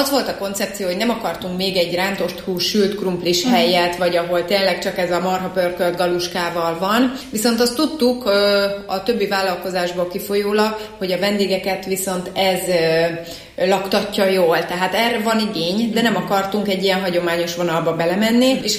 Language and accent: Hungarian; Miskolc, Borsod-Abaúj-Zemplén, Hungary; Törzsgyökeres miskolci vagyok, és szeretem is azt mondani, hogy lokálpatrióta vagyok. Nagyon fontos számomra Miskolc, tényleg avasi gyerekként nőttem fel, és azt is nagyon szerettem, ahogy ott felnőttem.